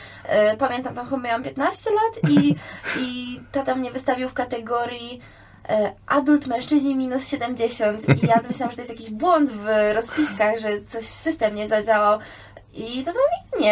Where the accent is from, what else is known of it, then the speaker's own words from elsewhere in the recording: Gniezno, Greater Poland Voivodeship, Poland; ja pochodzę z Gniezna